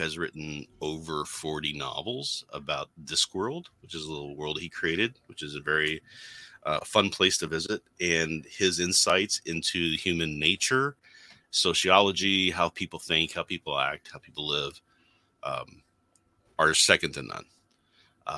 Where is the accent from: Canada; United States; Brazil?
Canada; Being Canadian.